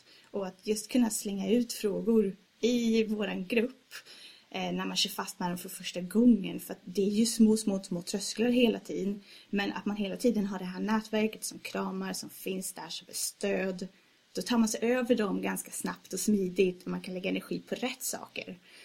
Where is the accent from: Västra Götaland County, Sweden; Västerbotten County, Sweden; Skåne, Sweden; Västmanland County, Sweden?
Västmanland County, Sweden; Västerås; Så med tiden så kom jag att gå till stadsbiblioteket hemma i Västerås.